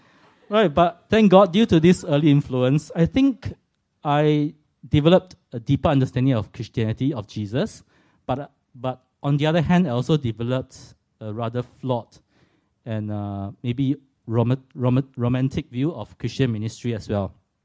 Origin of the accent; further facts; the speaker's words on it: Singapore; moved away as an adult; now in Australia; I'm from Singapore, as some of you can tell from my accent, so I'm not Australian. Just came to Australia from Singapore about 3 months ago.